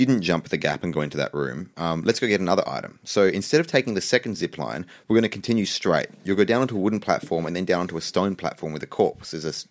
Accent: Australia; I'm Australian.

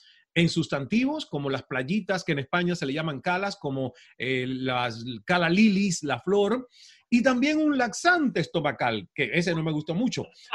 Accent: Cuba; now in Toronto, Canada; yo salí de Cuba a Toronto el 7 de junio de 1998 con una maleta prestada, porque ni maleta propia tenía.

